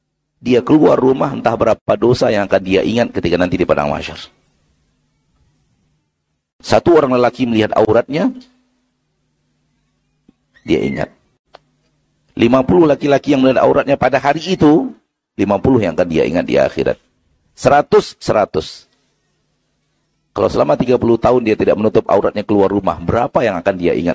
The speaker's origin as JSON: {"language": "Indonesian", "region": "Sumatra", "country": "Indonesia", "said": "Dalam bahasa kami orang Sumatera, lumpang. Nggak tahu bahasa sini apa."}